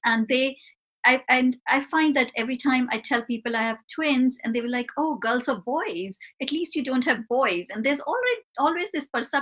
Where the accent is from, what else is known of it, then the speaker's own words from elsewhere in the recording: India; because I grew up in India, which is quite a patriarchal society in itself, where the birth of a girl is not celebrated.